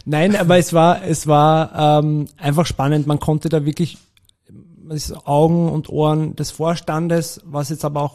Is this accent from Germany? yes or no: no; Vienna, Austria; geboren in Wien, ja, im 7. Bezirk aufgewachsen, dann im 8. in die Hack gegangen. Ich wohne jetzt im 6.